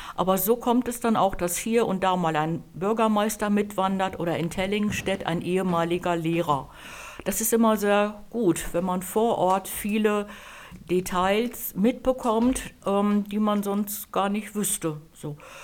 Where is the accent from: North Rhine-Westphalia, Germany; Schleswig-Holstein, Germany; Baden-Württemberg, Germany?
Schleswig-Holstein, Germany; Kronprinzenkoog; ich komme aus Kronprinzenkoog und ich bin seit 2013 Seniortrainerin.